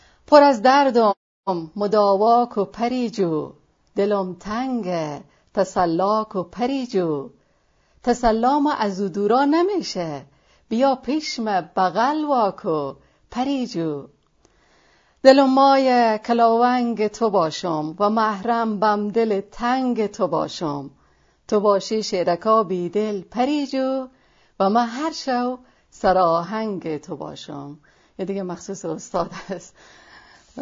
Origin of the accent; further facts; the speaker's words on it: Ghazni, Afghanistan; من خود مسلطن هراتی نیستم، از غزنی هستم و البته که در طول سالها افتخار همنشینی و زندگی با هراتی های عزیزه داشتم و یک مقداری خم و چم لهجه زیبای هراتی به دستم آمده.